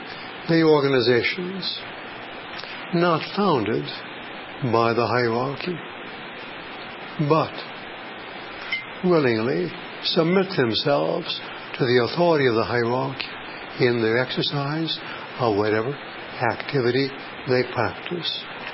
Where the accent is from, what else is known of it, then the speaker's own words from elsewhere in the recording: Portland, Oregon, United States; I am from Portland, Oregon.